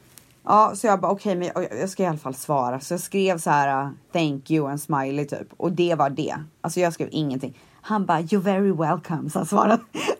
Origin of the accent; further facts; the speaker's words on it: Sweden; när det står att jag är svensk och bor i Sverige på min profil.